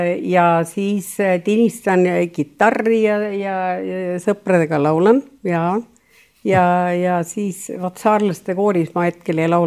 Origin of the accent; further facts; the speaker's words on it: Saare County, Estonia; mul on väga uhke tunne, et ma olen saarlane